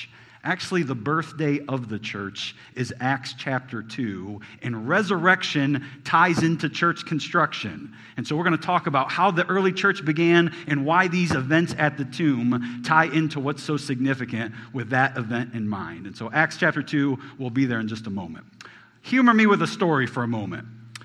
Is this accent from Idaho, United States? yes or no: yes; Idaho, United States; Growing up in Idaho, this was the preschool days, the pre-K days.